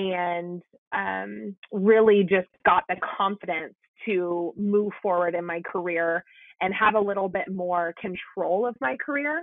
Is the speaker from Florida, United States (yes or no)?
no; Houston, Texas, United States; also born or lived in Montana; I was born and raised in Houston, and most of my family still lives here